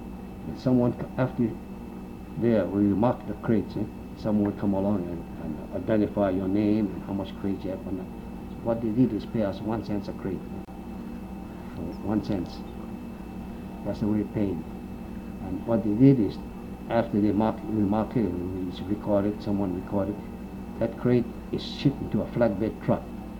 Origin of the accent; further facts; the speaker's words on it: Wahiawa, Hawaii, United States; Yes, I was born and raised in Waihewa all my life.